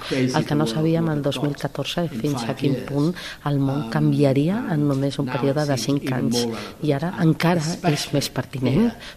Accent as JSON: {"language": "Catalan", "town": "Manchester", "region": "North West England", "country": "United Kingdom", "tie": "born or raised there", "said": "Jo vaig créixer a Manchester, on tot va succeir"}